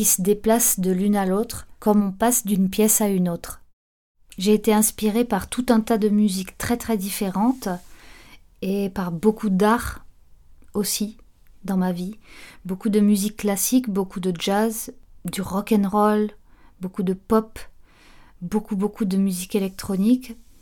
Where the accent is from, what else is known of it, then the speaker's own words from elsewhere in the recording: Occitanie, France; now in Toulouse, France; Je vis dans une petite maison à Toulouse où j'ai enregistré …. Mais j'ai grandi en Ariège.